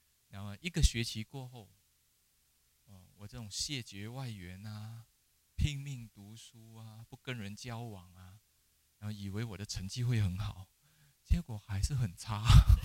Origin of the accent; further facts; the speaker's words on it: Penang, Malaysia; 其实我的家乡是佛法是最兴盛的，在槟城，佛法是最兴盛，整个马来西亚啊，整个马来西亚槟城佛法是最兴盛的，所以我们从小就已经对佛法有一个概念